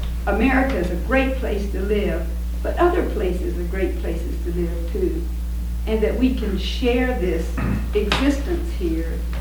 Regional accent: United States; As an American who has lived outside of the U.S. for quite a few years, I think that that's the thing I see about Americans.

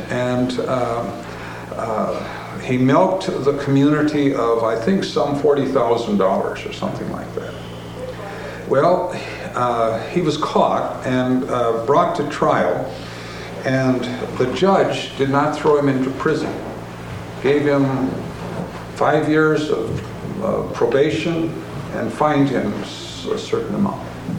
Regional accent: South Dakota, United States; We come from South Dakota

